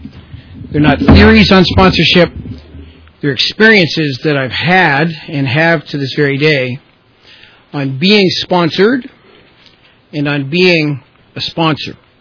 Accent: Toronto, Ontario, Canada; My hometown is Toronto, Ontario. Please don't hold that against me.

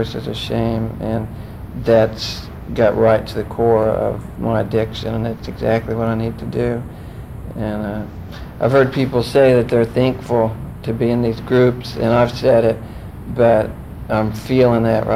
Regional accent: Oklahoma, United States; I was raised in Oklahoma, and Catholicism doesn't predominate, but another brand of Christianity does, and it was equally guilt and shame producing.

